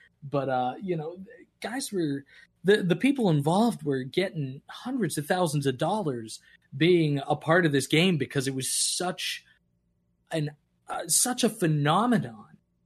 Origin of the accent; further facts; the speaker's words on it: Newburyport, Massachusetts, United States; I'm not from anywhere that Bucky has ever lived. You know, I grew up in like the North Shore of Massachusetts. And yet, Newburyport, Mass, Bucky's Burritos just pops in one year while I'm like a teenager.